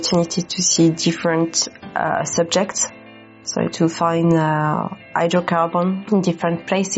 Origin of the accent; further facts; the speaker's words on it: France; English is a second language; I'm from France.